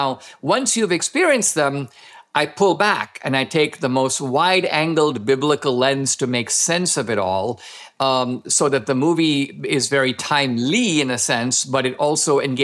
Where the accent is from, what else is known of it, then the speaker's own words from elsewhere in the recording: India; If I were to tell you, Gary, I grew up in India